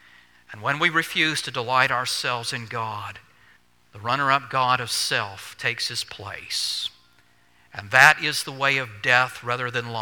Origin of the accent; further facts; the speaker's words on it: Alabama, United States; You know, when I was young and growing up in Alabama, a carnival would come to my hometown each year.